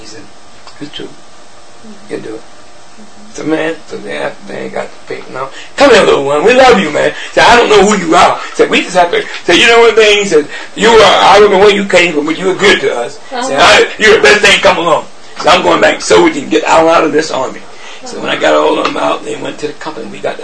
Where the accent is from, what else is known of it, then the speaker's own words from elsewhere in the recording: Savannah, Georgia, United States; I said, yeah, I'm from Savannah, Georgia.